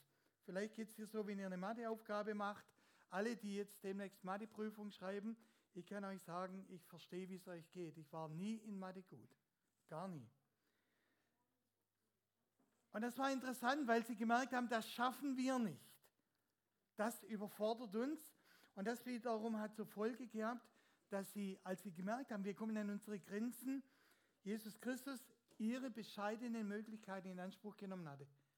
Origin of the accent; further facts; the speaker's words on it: Rhineland-Palatinate, Germany; ich komme aus dem Westerwald. Die reden besonders komisch, deswegen lebe ich auch gerne dort.